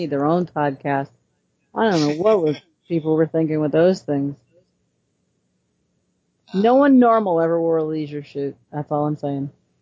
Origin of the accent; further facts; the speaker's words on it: Chicago, Illinois, United States; And the only reason I answered the question like that is because I am from Chicago.